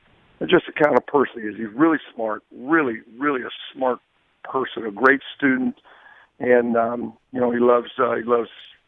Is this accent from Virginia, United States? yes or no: yes; Virginia, United States; I'm from Virginia.